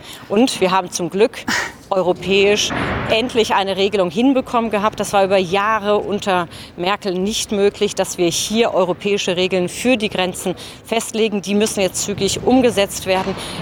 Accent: Baden-Württemberg, Germany; an der deutsch-französischen Grenze im Badischen liegt. Da, wo ich herkomme, das ist nicht der Ort, wo die Hauptfluchtrouten durchlaufen.

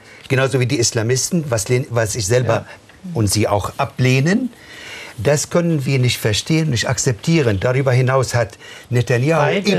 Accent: Palestine; mittlerweile in unseren Augen als Palästinenser, die darunter zu leiden haben

